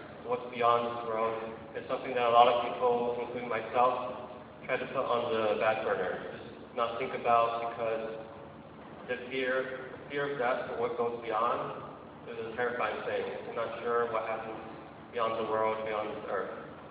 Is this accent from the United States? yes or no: yes; Texas, United States; So I grew up in Texas, South Texas, by Mexico.